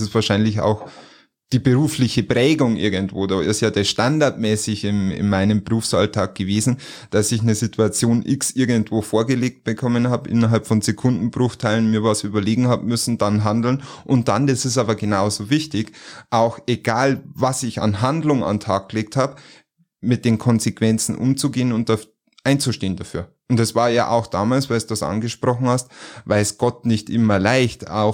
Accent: Bavaria, Germany; Ich bin Niederbayer.

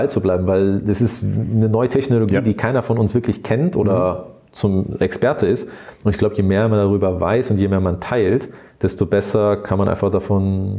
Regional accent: Austria; moved away; aus Österreich kommend und im Imperial groß geworden in der Luxushotellerie

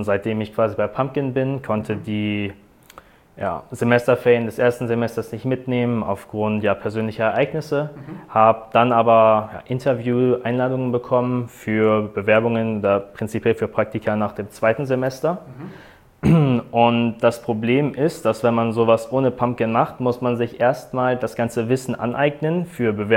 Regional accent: Hannover, Lower Saxony, Germany; ich bin 21 und studiere an der LUH in Hannover. Da komme ich auch quasi aus der Gegend.

